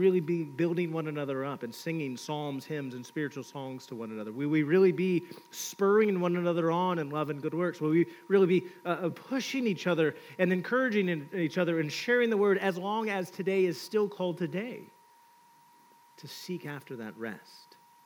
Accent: the South, United States; Let me give a fun analogy because I'm from the South.

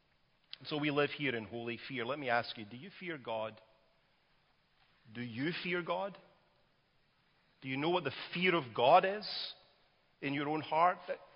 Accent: Glasgow, Scotland, United Kingdom; Robert Layton, who is the Episcopal Bishop of Glasgow, my hometown, in the 17th century in Scotland

